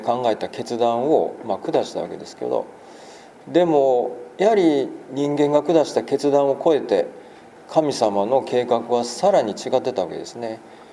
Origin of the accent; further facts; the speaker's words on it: Hyogo, Japan; 私は、実はこの辺り、出身の人間なので、ちょっと懐かしい気もしますが